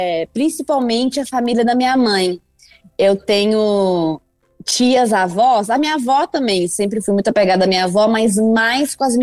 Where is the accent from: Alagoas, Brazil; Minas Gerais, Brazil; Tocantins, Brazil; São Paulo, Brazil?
Minas Gerais, Brazil; todo mundo vai entender, eu sou mineira e pronto.